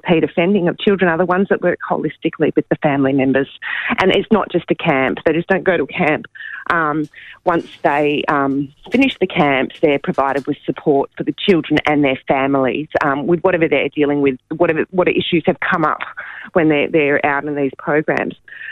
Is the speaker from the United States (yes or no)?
no; Western Australia, Australia; In my home state here of WA, it's 41 times